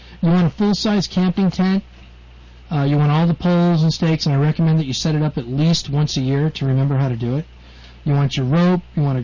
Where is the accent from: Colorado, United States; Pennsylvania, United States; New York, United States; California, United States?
Colorado, United States; You know, where I grew up in Colorado, we called it GORP.